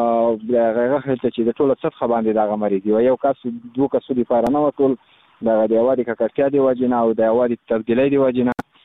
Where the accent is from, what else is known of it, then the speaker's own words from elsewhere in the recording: Khost, Afghanistan; بس زه خو د خوست ولایت مربوط یم مرکز اوسیدونکو یم